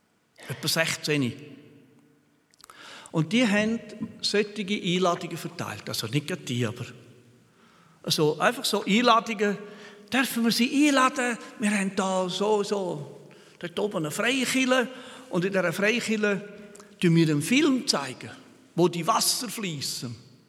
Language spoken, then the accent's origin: German; Graubünden, Switzerland; Und ich als Bündner habe den Dialekt natürlich sofort.